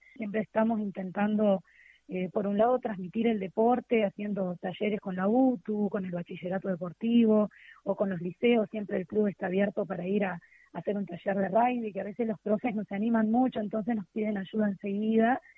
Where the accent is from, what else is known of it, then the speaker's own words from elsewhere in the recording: Salto, Uruguay; en este caso nosotros somos de Salto, y bueno, proponemos, por más que nos quede lejos ir a jugar